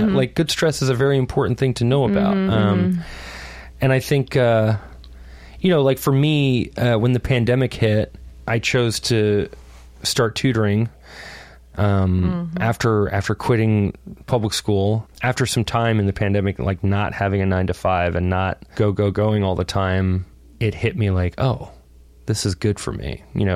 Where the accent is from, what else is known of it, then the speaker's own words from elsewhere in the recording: Indialantic, Florida, United States; This is in Indian Atlantic, Florida, which is near Melbourne